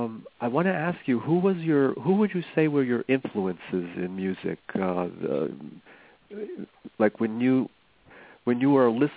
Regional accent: New York, United States; I'm from New York. I'm an actor and a writer and a comedian

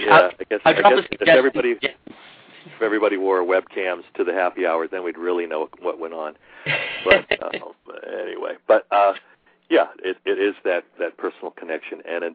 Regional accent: Massachusetts, United States; also born or lived in Washington, D.C.; And now I'm back up where I grew up in Massachusetts, out here on Cape Cod

